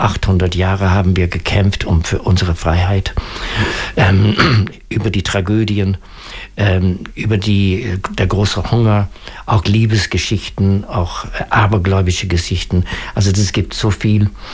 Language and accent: German; west of Ireland, Ireland; German is a second language; in den Winterabende in Westen-Irlands, wo ich herkomme